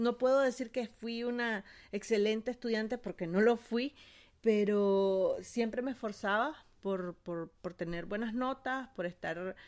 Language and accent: Spanish; Managua, Nicaragua; Nací en Managua, 1985. El barrio se llama Bataola Sur. Tiene fama de ser peligroso, pero yo no lo sentía tan peligroso. Quizás porque yo viví ahí.